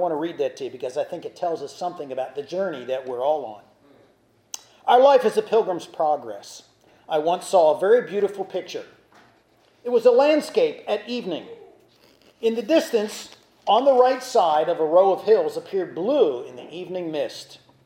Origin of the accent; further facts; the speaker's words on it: Baltimore, Maryland, United States; For a while, I was really interested in reading about my hometown, Baltimore.